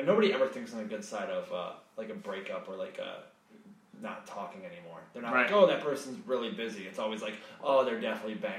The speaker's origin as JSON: {"language": "English", "region": "Connecticut", "country": "United States", "said": "I mean, I am, obviously, because I'm from Connecticut."}